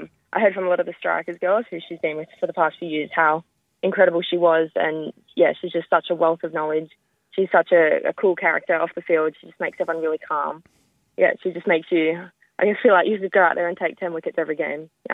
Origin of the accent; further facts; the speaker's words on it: Sydney, New South Wales, Australia; Yeah, so I grew up in Western Sydney.